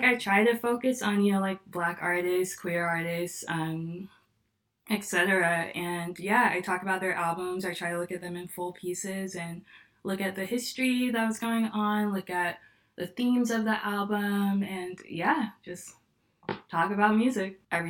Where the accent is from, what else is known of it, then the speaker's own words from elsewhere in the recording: North Carolina, United States; now in Chicago, United States; I am from North Carolina, living in Chicago for a few years now.